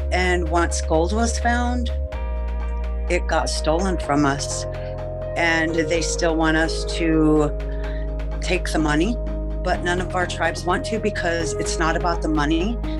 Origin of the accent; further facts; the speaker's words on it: United States; now in Missouri, United States; I was born and raised on the Standing Rock Reservation. I moved to Missouri in 2005. I've been here since.